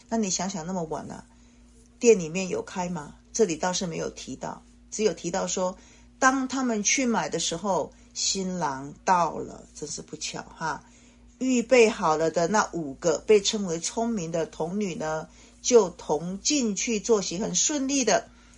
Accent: Taiwan; 在我是台湾人那我们讲这个陪伴新娘结婚的那些女孩子呢

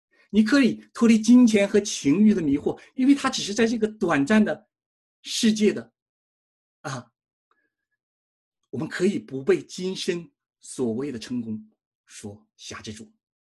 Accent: China; 跟我们中国人有相似的，就是这个长子有非常大的特权

